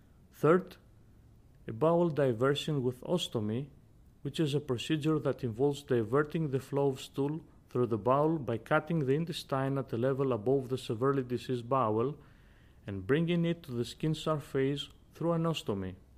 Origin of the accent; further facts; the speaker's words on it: Ioannina, Epirus, Greece; English is a second language; from Ioannina, Greece.